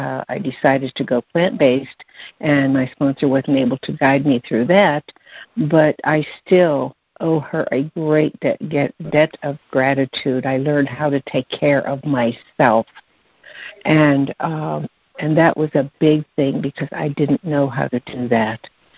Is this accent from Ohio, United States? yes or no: no; Arizona, United States; from Arizona, compulsive eater.